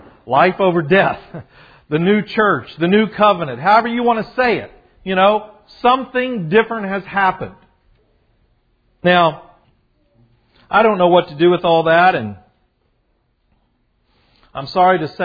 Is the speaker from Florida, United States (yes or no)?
yes; Florida, United States; I'm from Florida.